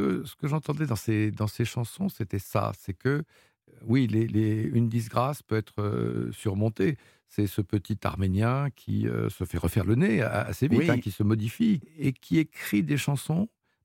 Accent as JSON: {"language": "French", "town": "Lyon", "region": "Auvergne-Rhône-Alpes", "country": "France", "tie": "born or raised there", "said": "Le premier, en 66, je suis un petit Lyonnais, j'ai 9 ans, et mes parents reviennent du music hall local"}